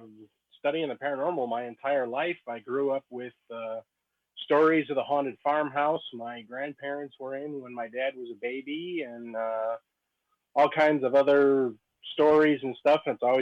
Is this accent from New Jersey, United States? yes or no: no; Peoria, Illinois, United States; Well, as he said, that wonderful introduction … from Peoria.